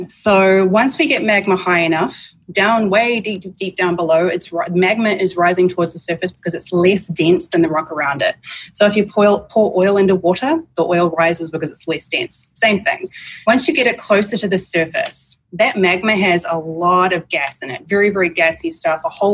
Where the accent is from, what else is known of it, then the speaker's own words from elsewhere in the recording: New Zealand; New Zealand. And when I'm in New Zealand, my accent is much stronger, I promise.